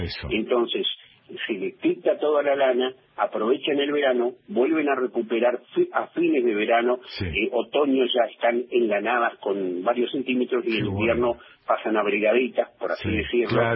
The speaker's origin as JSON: {"language": "Spanish", "town": "Río Mayo", "region": "Chubut", "country": "Argentina", "tie": "born or raised there", "said": "nacido y criado en este pueblo, en Río Mayo, y bueno, precisamente es un orgullo volver a mi pueblo. Estudiamos en Comodoro Rivadavia"}